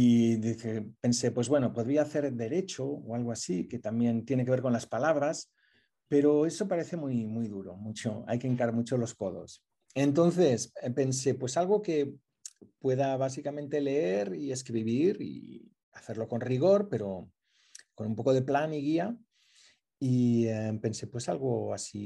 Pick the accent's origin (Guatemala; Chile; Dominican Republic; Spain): Spain; Salou, Catalonia; also born or lived in Lleida; yo nací en Lleida, en mi DNI pone Lleida, pero yo en un pueblecito rural de Lleida, pero yo crecí en Salou, en una aldea de la costa, una aldea pequeñita